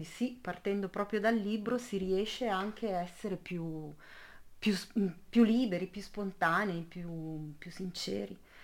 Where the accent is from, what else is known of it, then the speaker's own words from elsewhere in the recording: Sardinia, Italy; io mi ci ritrovo proprio come origini, essendo sarda, riconosco quei luoghi